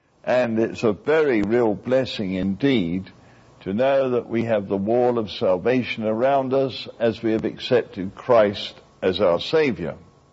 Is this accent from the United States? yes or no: no; England, United Kingdom; You know, I come from England